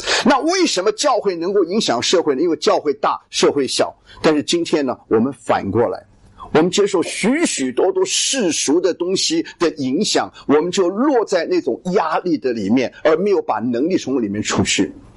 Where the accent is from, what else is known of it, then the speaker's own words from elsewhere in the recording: China; 因为我们是中国人